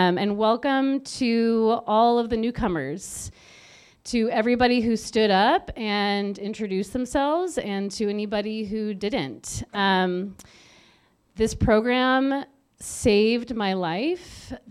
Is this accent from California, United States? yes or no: yes; San Diego, California, United States; And I grew up in San Diego. For all intents and purposes, I had a great childhood.